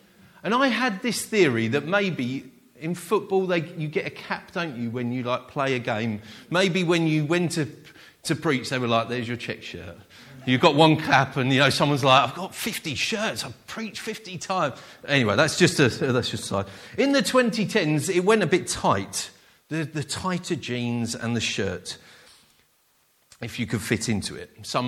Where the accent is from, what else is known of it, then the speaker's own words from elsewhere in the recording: United Kingdom; I'm a Brit, so this is from a Brit's perspective.